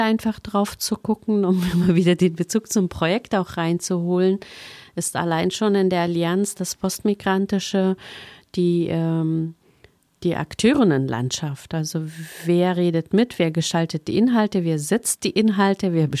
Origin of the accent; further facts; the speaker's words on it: Afghanistan; moved away; ich bin in Afghanistan geboren, ich bin da sozialisiert als Mädchen, das ist ja nochmal etwas anderes als in einem Land, in der man automatisch Muslima ist